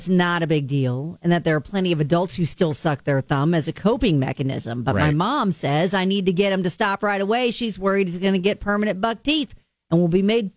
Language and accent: English; Indiana, United States; Northern Indiana, none of that was going on.